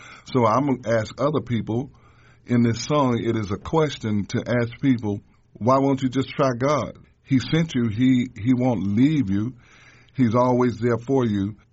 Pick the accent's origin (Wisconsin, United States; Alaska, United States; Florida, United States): Florida, United States; Pensacola; I'm from Pensacola, Florida, pastor and founder of Seraphim Global Ministries.